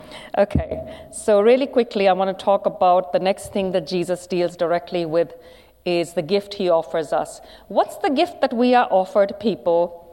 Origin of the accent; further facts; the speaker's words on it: India; You know, now I'm an Indian person, right? And yoga's come out of the Hindu tradition.